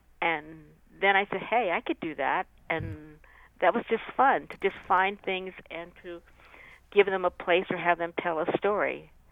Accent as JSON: {"language": "English", "town": "Pasadena", "region": "California", "country": "United States", "tie": "born or raised there", "said": "I grew up in Pasadena, California. There was some segregation, but that was not really like growing up in another state in the South."}